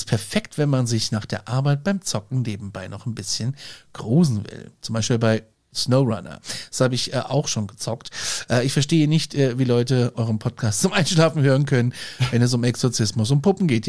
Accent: Hesse, Germany; Es gab einmal vor Jahren, da war ich auch so 8 oder 9, nachts ein Beben, das hat man sogar bei uns in Nordhessen gespürt.

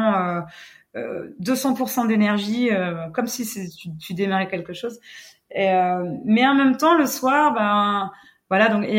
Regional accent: Brittany, France; on est chauvin, on est breton

